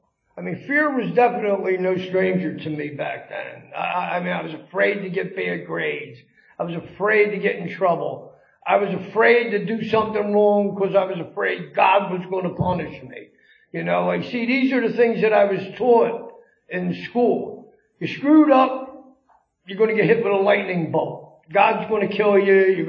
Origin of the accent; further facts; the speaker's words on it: Philadelphia, Pennsylvania, United States; Anyway, like the gentleman said, I'm from South Philadelphia. I come from a beautiful family.